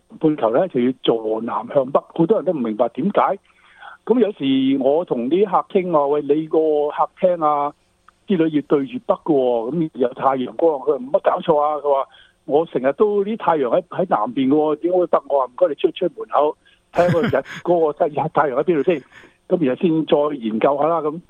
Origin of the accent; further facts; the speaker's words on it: England, United Kingdom; now in Australia; 好像我在英国长大的时候呢，英国呢很潮湿